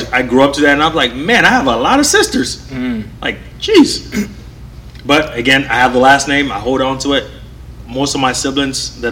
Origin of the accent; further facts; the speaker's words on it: United States; born there; I mean, I'm in America. I was born in America.